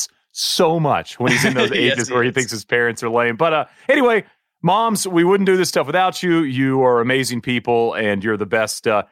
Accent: Marshall, Texas, United States; And it's like a 3.5-hour drive from Waco to my hometown, Marshall.

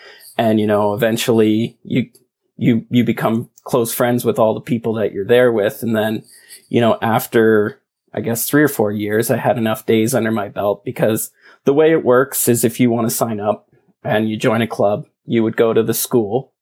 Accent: East Coast, Canada; I grew up on the East Coast in very rural area. And I mean, it's not far from Montreal, but it feels like a million miles away from Formula One.

